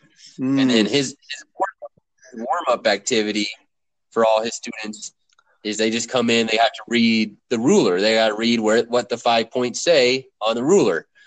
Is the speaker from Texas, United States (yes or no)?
no; Indiana, United States; I was taking a class in Indiana near my hometown